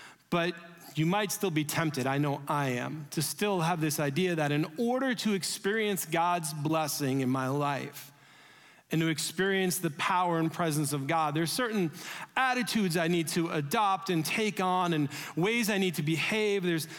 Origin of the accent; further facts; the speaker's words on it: New York, United States; Growing up in New York, I can remember every morning my parents driving us to school and hearing the traffic going on 1010 News Radio.